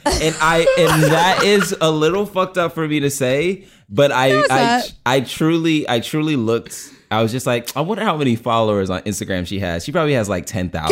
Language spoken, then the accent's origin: English; United States; because I am American and I'm the one they're trying to fool